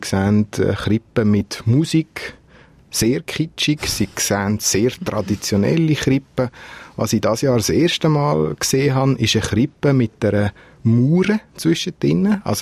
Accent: Switzerland; now in Israel; wir als eine Schweizer Familie, die in Israel leben

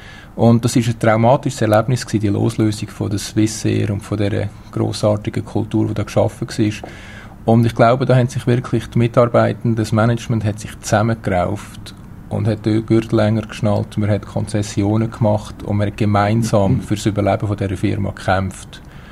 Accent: Switzerland; als Schweizer

